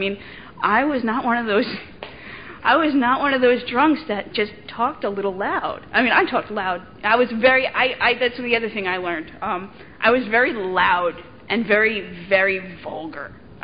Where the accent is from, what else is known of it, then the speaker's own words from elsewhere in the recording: Bloomfield, United States; because I went from like this little elementary school, and I grew up in Bloomfield, to like this huge junior high school, and every seventh and eighth grader from the whole town went there.